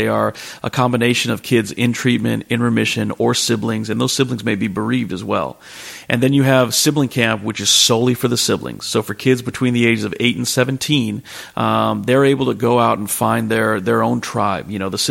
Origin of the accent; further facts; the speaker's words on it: San Diego, California, United States; So I'm a San Diego native. I grew up in Mira Mesa.